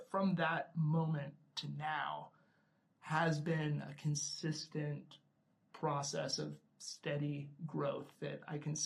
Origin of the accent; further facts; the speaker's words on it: Daytona Beach, Florida, United States; I used to drive back and forth between my hometown of Daytona Beach and Gainesville, Florida, where UF is, every weekend.